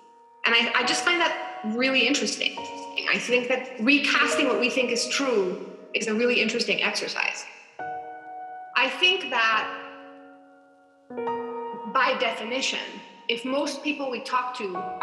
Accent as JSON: {"language": "English", "country": "Mexico", "said": "I'm from Mexico, so it was in Spanish."}